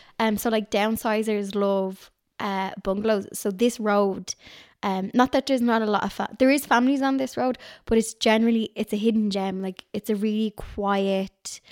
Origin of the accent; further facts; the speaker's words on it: Dublin, Leinster, Ireland; My mum was a townie. and my dad was County Dublin, but I wouldn't call him. So where I am now, you're really close to Kildare and Meath. I'm on the border of the two.